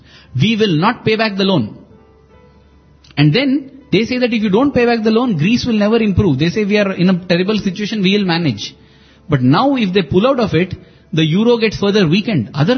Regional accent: India; I'm not saying that I'm being an Indian, I feel the Chinese are wrong

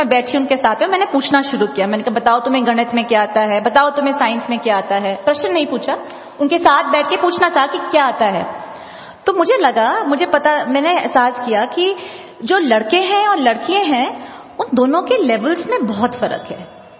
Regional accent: Uttar Pradesh, India; मैं यूपी की रहने वाली हूं और मेरा जो शादी हुई है वो बंगाली परिवार में हुई है।

